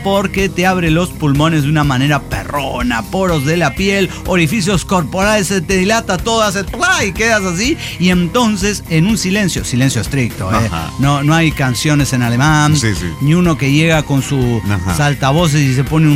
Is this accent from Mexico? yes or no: yes; Puebla, Mexico; Son de partes diferentes de Puebla. Puebla tiene muchas partes y somos de diferentes partes.